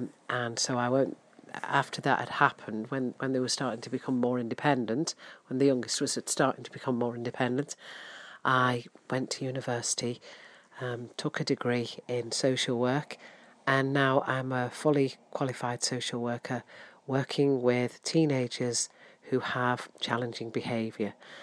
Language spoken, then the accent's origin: English; Newcastle-under-Lyme, West Midlands, United Kingdom; My husband comes from Northern Ireland. I come from Newcastle-under-Lyme, and that is where we both live now.